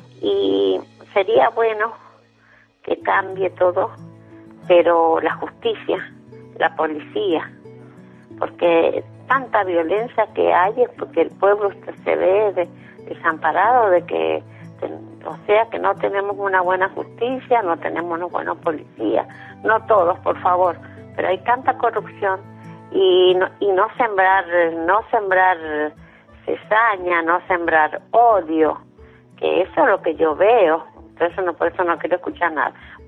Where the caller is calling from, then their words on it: San Juan, Argentina; de San Juan.